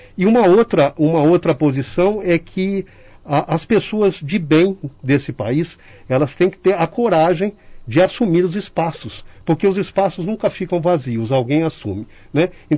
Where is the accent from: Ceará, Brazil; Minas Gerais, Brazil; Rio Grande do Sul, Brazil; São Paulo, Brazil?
São Paulo, Brazil; Capivari; eu sou de Capivari. Entrei no Exército aqui na Escola Preparatória de Cadetes aos 16 anos.